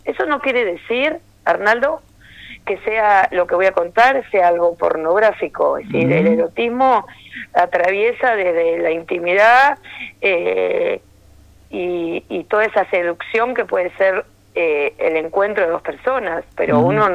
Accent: Coronel Pringles, Buenos Aires Province, Argentina; soy de Pringles y muchas veces es difícil cursar presencial, uno tiene que irse a vivir a Buenos Aires.

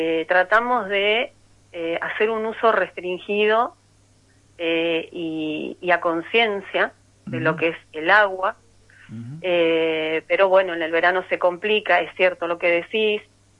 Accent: Trenque Lauquen, Buenos Aires Province, Argentina; now in Sierra de la Ventana, Argentina; Bueno, yo soy oriunda de Trenquelauquen. Uh-huh. Nací en Trenquelauquen.

